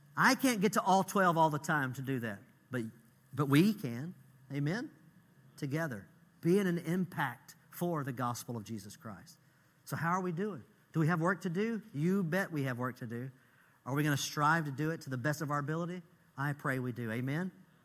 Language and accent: English; Texas, United States; I'm Texan